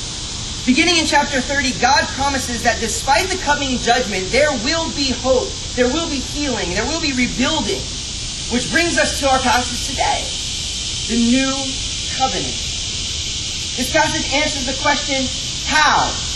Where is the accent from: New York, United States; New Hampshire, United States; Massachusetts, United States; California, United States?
California, United States; We're from California. We have earthquakes, not hurricanes, right?